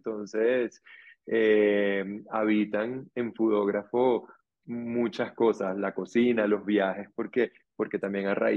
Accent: Venezuela; now in Colombia; somos unos cuantos … Venezuela. Yo nací en Venezuela al año siguiente que llegaron mis padres, porque mi padre volvió al Líbano, se vino con mi mamá, y bueno, pues orgullosamente venezolano y libanés, y ahora viviendo en Colombia desde hace unos años.

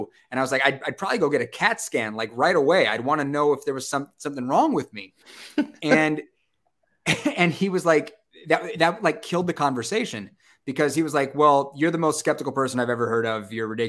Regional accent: Chula Vista, California, United States; I grew up in Chula Vista. So, you know, been to the Whaley House, been up to the Point Loma Lighthouse and done the tours and stuff.

